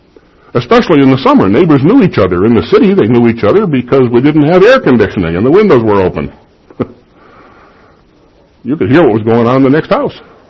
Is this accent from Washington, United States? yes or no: no; Chicago, Illinois, United States; those Christmases growing up in Chicago.